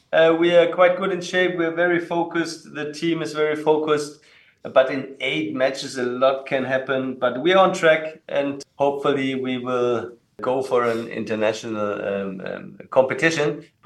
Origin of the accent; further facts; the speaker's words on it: Baden-Württemberg, Germany; I'm from Swabia. Stuttgart is Swabia.